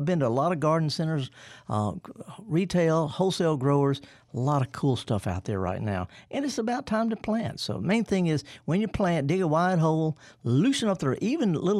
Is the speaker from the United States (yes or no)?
yes; the South, United States; But see, we're from the South. How do you say soil? Soil. Soil.